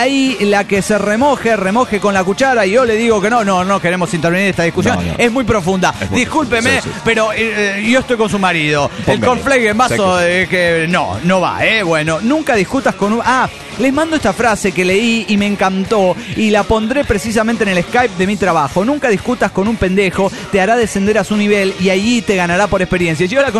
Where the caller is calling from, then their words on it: Pénjamo, Guanajuato, Mexico; de Pénjamo.